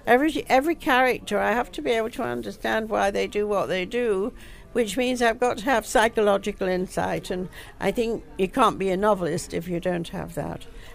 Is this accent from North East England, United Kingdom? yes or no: no; Yorkshire and the Humber, United Kingdom; I don't know whether I have a bearing, but we're both from Yorkshire.